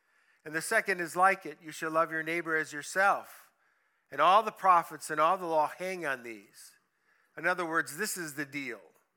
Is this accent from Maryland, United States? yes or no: no; Illinois, United States; I'm walking out the back door of the house that I grew up in Illinois.